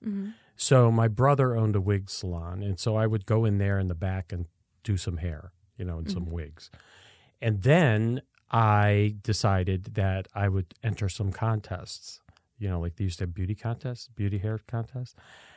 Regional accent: Niagara Falls, New York, United States; Niagara Falls.

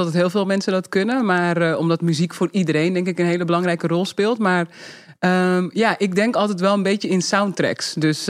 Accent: Uithoorn, North Holland, Netherlands; Maar ik ben opgegroeid in Uithoren, dus niet heel ver hier vandaan.

